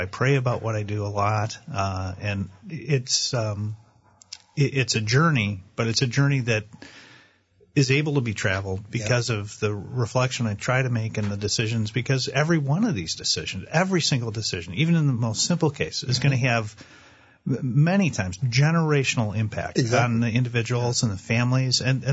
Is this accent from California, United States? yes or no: no; Detroit, Michigan, United States; also born or lived in Toledo; I was born in Toledo, was baptized in Jesu Parish in Toledo, received all my sacraments at Jesu Parish in Detroit